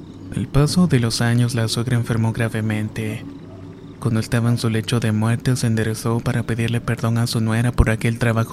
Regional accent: Texcoco, State of Mexico, Mexico; Soy originaria de Texcoco y esto me sucedió a los 12 años.

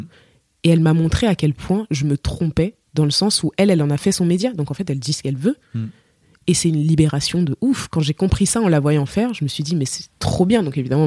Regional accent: Cameroon; Je dis non mais c'est bon, de toute façon je suis camerounaise.

